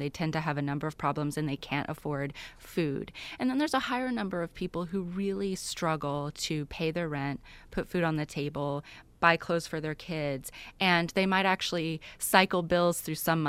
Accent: Arkansas, United States; You know, I'm from Arkansas

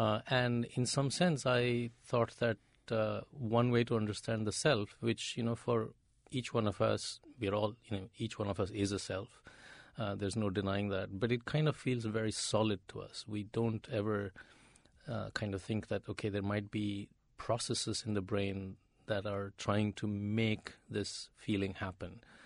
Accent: India; I grew up in India where the religions are very, very concerned about the nature of the self.

